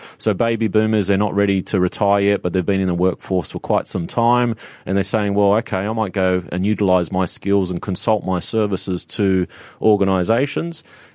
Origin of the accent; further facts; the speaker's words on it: Australia; also born or lived in Singapore; Australia is where my home country is, and I just moved from Singapore seven months ago.